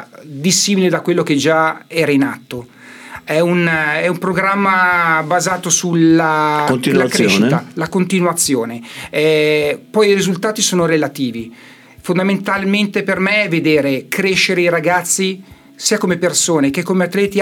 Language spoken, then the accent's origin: Italian; Saronno, Lombardy, Italy; sono di Saronno